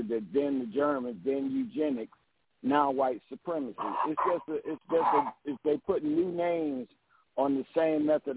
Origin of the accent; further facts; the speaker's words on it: Amory, Mississippi, United States; The same thing they did with over there when the tornadoes hit around my hometown in Mississippi.